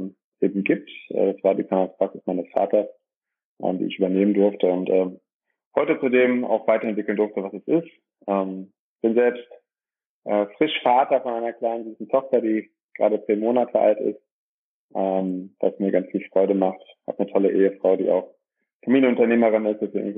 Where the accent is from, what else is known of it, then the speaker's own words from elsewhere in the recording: Dorsten, North Rhine-Westphalia, Germany; Komme aus dem schönen Dorsten, einer kleinen, mittelgroßen Stadt, 90.000 Einwohner, welches zwischen dem Münsterland und dem Ruhrgebiet liegt, im Kreis Recklinghausen. Bin hier geboren